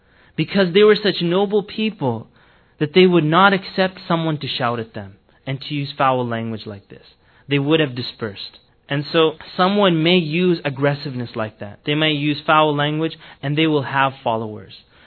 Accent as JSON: {"language": "English", "country": "Canada", "said": "I'm from Canada. We're like the nicest people in this continent here."}